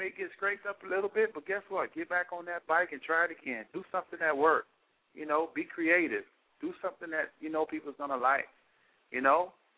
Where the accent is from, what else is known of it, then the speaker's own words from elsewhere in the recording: Miami, Florida, United States; I'm originally from Miami, but now I live in, you know, the Daytona, Orlando area over there, Central Florida.